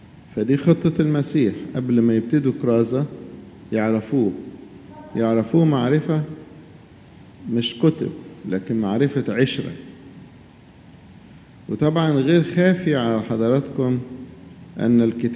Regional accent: Egypt

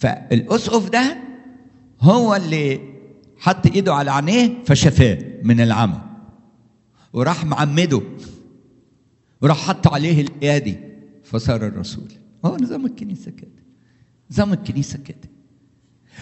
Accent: Alexandria, Alexandria Governorate, Egypt; حتى عندنا في اسكندرية

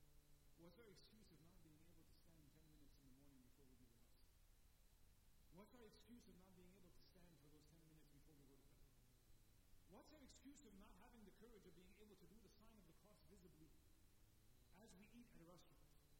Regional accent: Canada; I grew up in Canada. So I hear stories of the motherland, but I didn't grow up in that realm.

